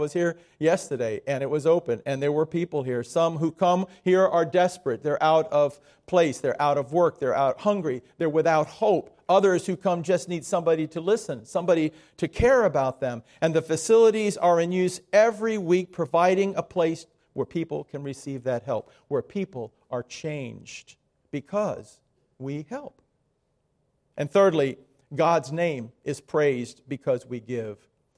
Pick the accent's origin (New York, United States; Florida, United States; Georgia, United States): Florida, United States; Miami; I grew up in Miami. I know that area very well.